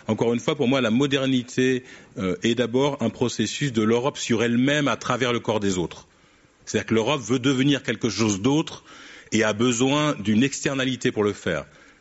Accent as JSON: {"language": "French", "town": "Évry", "region": "Île-de-France", "country": "France", "tie": "born or raised there", "said": "Moi, j'ai grandi à Évry, en banlieue sud de Paris."}